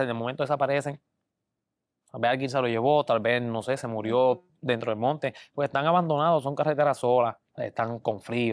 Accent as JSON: {"language": "Spanish", "town": "Jayuya", "country": "Puerto Rico", "said": "Sí, yo soy de Jayuya."}